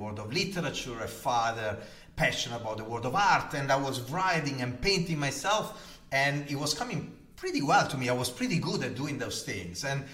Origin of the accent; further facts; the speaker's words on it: Gallarate, Lombardy, Italy; born there; accent: Italian; English is a second language; Well, I am Italian, as you can hear from my heavy accent, and I was born 47 years ago in a town called Gallarate in the north of Italy, close to Milan, from a beautiful, humble family